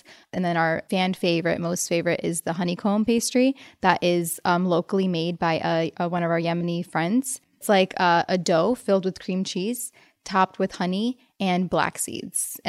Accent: Waterbury, Connecticut, United States; also born or lived in New York; We moved to New York and then we moved to Connecticut, Waterbury.

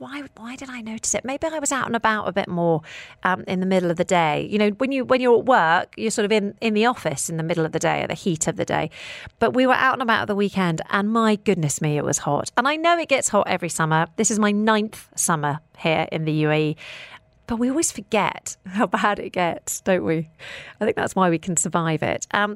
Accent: England, United Kingdom; now in United Arab Emirates; I'm from England. We're not used to hot temperatures in England.

